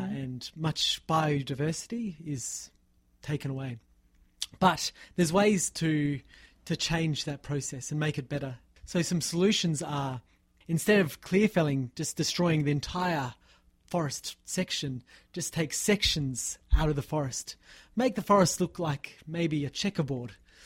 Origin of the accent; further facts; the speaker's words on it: Tasmania, Australia; I worked in my hometown in Tasmania.